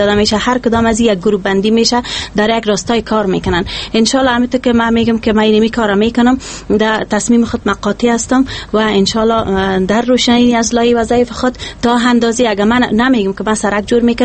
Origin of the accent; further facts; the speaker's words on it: Kabul, Afghanistan; چون از کابل هستم، تولدم در کابل شده، پدرم از رکاخان است، فامیل من از یک فامیل روشن فکر هستم